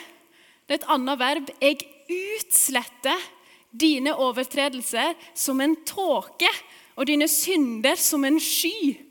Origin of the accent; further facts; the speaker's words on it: Vassenden, Vestland, Norway; Det er sånn typisk hjemme på Vassenden også.